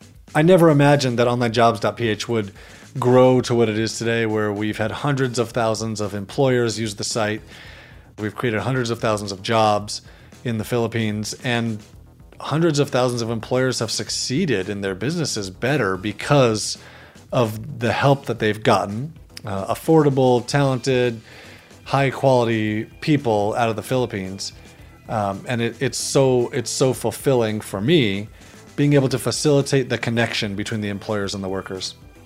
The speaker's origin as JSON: {"language": "English", "town": "Highland", "region": "Utah", "country": "United States", "said": "I'm from Highland, Utah, and my side hustle is onlinejobs.ph."}